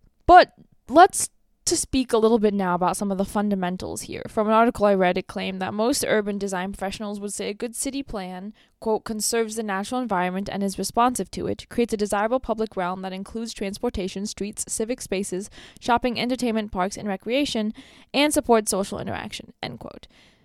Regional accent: Los Angeles, California, United States; I grew up in Los Angeles, which is a 1. My family now lives outside of LaFarge, which is a 10.

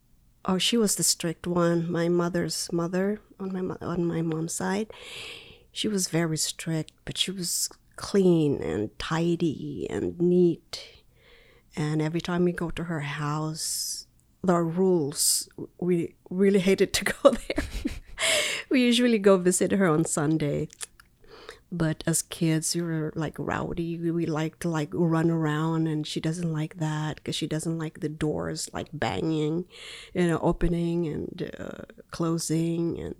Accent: La Trinidad, Benguet, Philippines; born or raised there; also born or lived in Baguio

